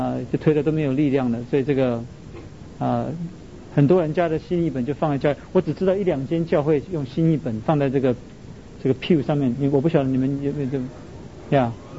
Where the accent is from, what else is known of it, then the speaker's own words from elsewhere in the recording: United States; 我个人呢，因为我在美国长大了